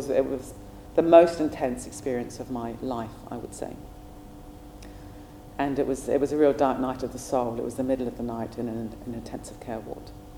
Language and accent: English; New Zealand; So I was brought up in New Zealand. I was very sporty, very outdoorsy, did a lot of mountain climbing